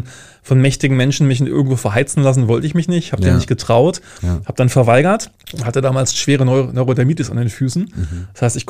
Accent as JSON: {"language": "German", "region": "Lower Saxony", "country": "Germany", "tie": "born there", "moved": "as an adult", "lives_now": "Berlin, Germany", "said": "53 Jahre, geboren in Niedersachsen, zwischen all den großen Städten, da irgendwie im grünen Weserbergland und bin seit 1998 in Berlin."}